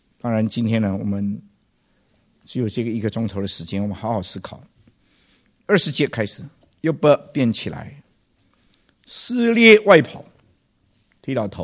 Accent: China; 岁寒三友，我们中国人说了

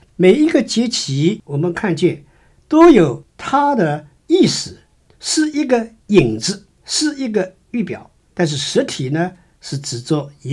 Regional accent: China; 我们中国人也有很多过去的时候看日子

